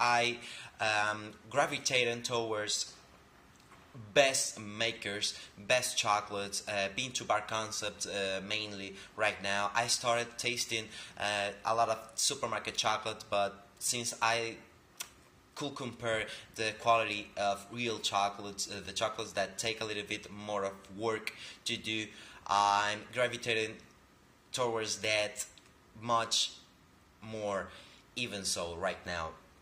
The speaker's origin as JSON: {"language": "English", "country": "Venezuela", "said": "I am a Venezuelan. I'm from Venezuela."}